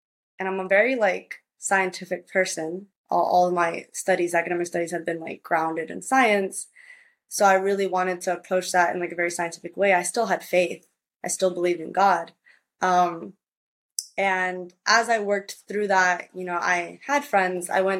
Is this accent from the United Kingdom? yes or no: no; Puerto Rico; also born or lived in United States; because I spent part of my childhood growing up in Puerto Rico back and forth between the states